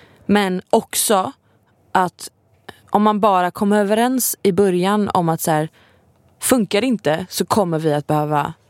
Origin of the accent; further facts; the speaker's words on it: Gothenburg, Västra Götaland County, Sweden; accent: Gothenburg; Jag har så göteborgska, alltså det är banalt.